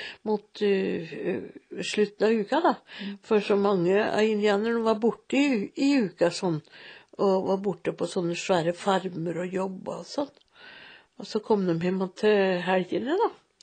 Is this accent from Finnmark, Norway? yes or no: no; Senja, Troms, Norway; Det var meningen jeg skulle gå inn i sykepleien da når jeg kom fra Senja